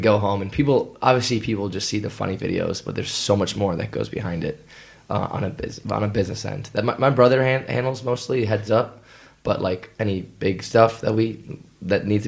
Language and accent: English; California, United States; also born or lived in Hawaii; Yeah, I come from California and America, and I went to, people think I'm from Hawaii, but I'm actually, I went to college, university in Hawaii